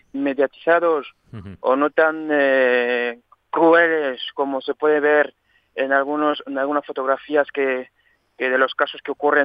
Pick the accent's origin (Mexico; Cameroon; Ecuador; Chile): Cameroon; Yaoundé, Centre; Spanish is a second language; yo soy de Camerún, nacido en Yaoundé hace ya 30 años, de una familia súper numerosa